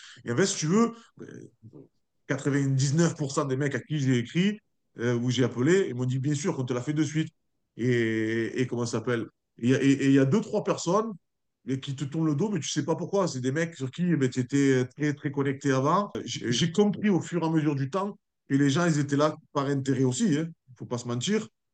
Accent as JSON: {"language": "French", "town": "Avignon", "region": "Provence-Alpes-Côte d'Azur", "country": "France", "said": "moi, je viens d'un petit quartier d'Avignon"}